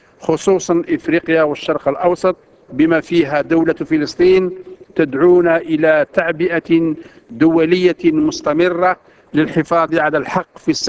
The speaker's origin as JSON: {"language": "Arabic", "country": "Algeria", "said": "لأعرب باسم بلدي الجزائر عن امتناننا العميق"}